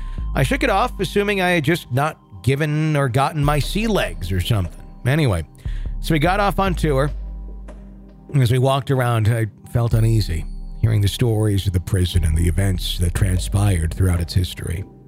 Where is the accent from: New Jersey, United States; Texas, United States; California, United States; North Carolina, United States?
North Carolina, United States; For context, I grew up near Fort Fisher, North Carolina, which was near an important port during the Civil War, one of the last Confederate bases to fall.